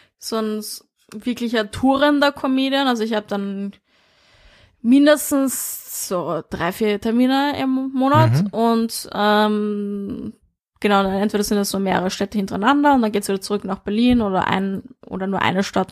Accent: Vienna, Austria; ich bin halt schon in Wien aufgewachsen

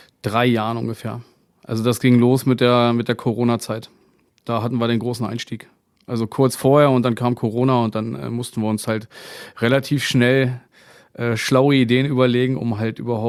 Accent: Braunschweig, Lower Saxony, Germany; Ich bin aus Braunschweig, also ein Original Braunschweiger.

